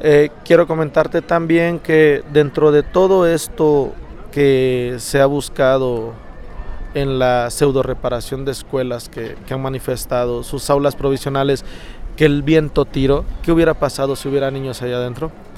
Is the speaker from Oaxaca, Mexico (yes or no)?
yes; Ixtepec, Oaxaca, Mexico; Así es, yo vengo de la región del Istmo, yo soy de Ixtepec, Oaxaca